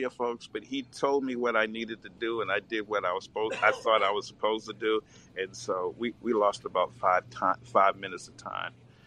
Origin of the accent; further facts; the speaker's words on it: Glenarden, Maryland, United States; I said, listen, I'm from Glen Arden, Ardmore in Maryland, Prince George's County.